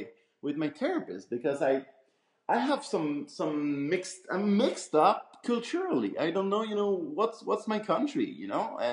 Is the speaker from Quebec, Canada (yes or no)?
yes; Montreal, Quebec, Canada; Parisian know that I'm from Montreal. But they're like, you're from Montreal, but you're not, you know, you don't speak. We know that you're from Montreal, but it's not that strong.